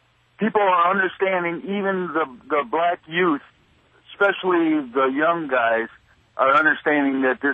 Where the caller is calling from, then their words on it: Las Vegas, Nevada, United States; from Las Vegas.